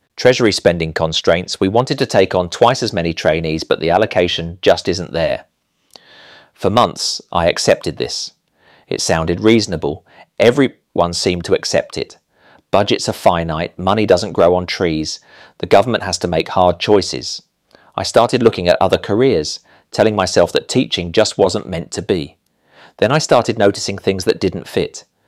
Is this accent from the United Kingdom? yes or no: yes; Fratton, South East England, United Kingdom; I always knew I wanted to teach. Growing up in Fratton, watching my mum work as a teaching assistant at the local primary